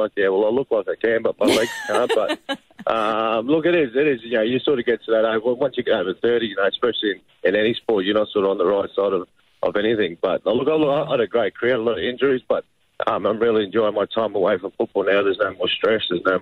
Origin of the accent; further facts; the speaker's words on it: Cairns, Queensland, Australia; Yes, I'm born and bred up there, so yes, it's my hometown. I always look forward to coming home.